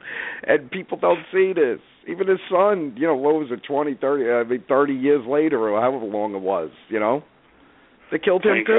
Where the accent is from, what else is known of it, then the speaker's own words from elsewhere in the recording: Brooklyn, New York, United States; I'm from Brooklyn.